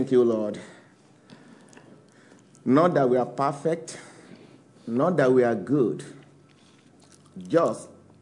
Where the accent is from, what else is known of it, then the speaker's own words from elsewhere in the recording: Nigeria; I'm from Nigeria.